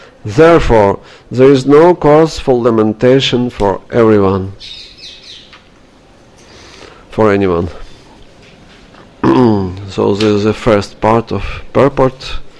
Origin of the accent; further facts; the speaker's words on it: Russia; English is a second language; I am from Russia, and first translation of Bhagavad Gita into Russian was made 200 years ago under the control of Russian Orthodox Church.